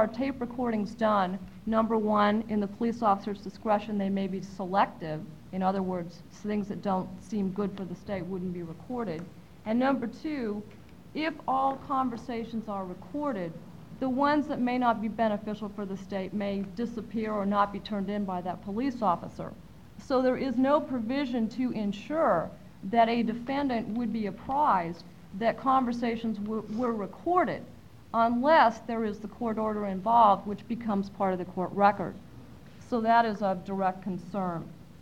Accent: Eugene, Oregon, United States; from Eugene. I'm in private practice down there with my father

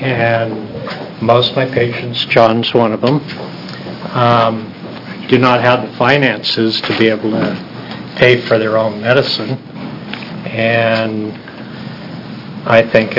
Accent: Oregon, United States; I'm from Southern Oregon.

